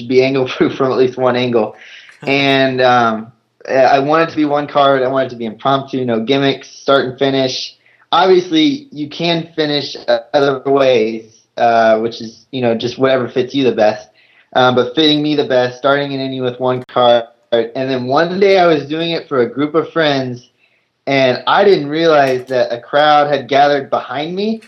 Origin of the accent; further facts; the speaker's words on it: Lebanon, Indiana, United States; an awesome magician named Mark Lehman from Lebanon, Indiana, which is my hometown.